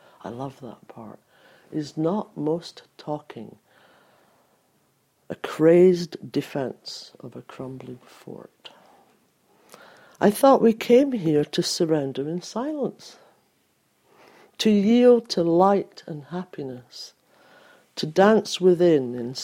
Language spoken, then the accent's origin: English; Scotland, United Kingdom; accent: Scottish; I've actually used my Scottish accent to do the same thing. Because when I talk the way I used to talk, it's actually incomprehensible to people.